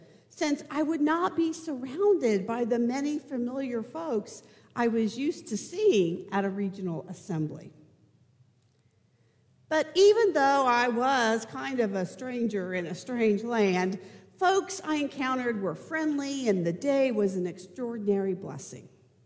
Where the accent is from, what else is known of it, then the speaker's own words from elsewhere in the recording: Indiana, United States; now in Louisville, United States; Although I grew up in Indiana, Kentucky was the region I knew best